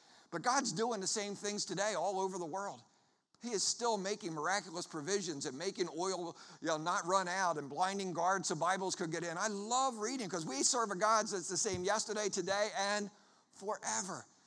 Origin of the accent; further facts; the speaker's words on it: Philadelphia, Pennsylvania, United States; It's not just because I'm from Philly